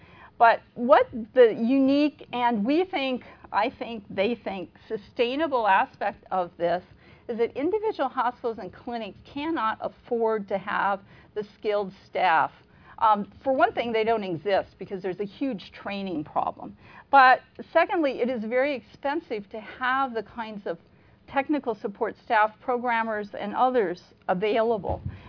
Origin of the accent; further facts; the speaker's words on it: Washington, United States; which is not available in my home state. And in fact, we're taking a look at it to see if Washington State might benefit from something like it.